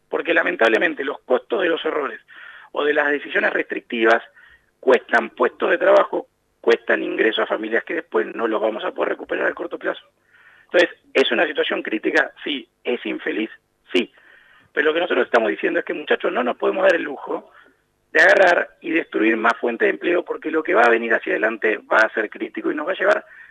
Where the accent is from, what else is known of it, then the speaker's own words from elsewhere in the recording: Argentina; como argentinos